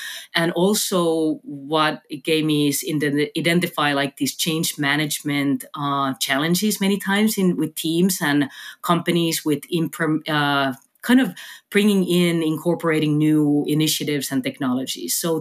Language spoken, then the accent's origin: English; Finland; English is a second language; moved away as an adult; now in United States; I'm from Finland. I moved to United States in my 90s. So this kind of reveals my age as well. I've been here over two decades. I came here in university